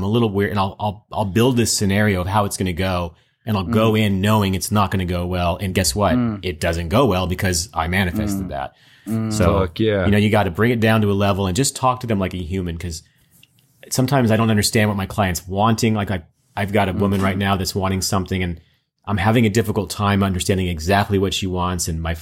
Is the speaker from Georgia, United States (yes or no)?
no; Kentucky, United States; So I lied to my new school to be cool. I was from California, not from Kentucky.